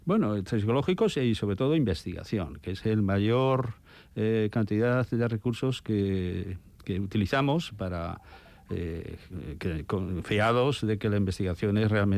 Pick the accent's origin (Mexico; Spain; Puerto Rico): Spain; San Sebastián, Basque Country; Yo soy de San Sebastián, vivo toda mi vida aquí y soy una persona receptiva a muchos mensajes